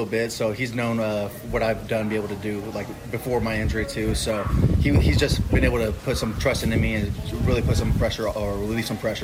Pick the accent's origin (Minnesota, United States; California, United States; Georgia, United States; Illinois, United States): California, United States; Riverside; I'm from Riverside, California.